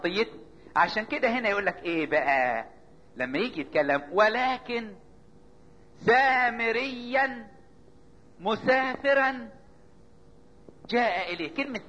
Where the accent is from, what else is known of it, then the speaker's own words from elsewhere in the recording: Upper Egypt, Egypt; حتى عندنا في الصعيد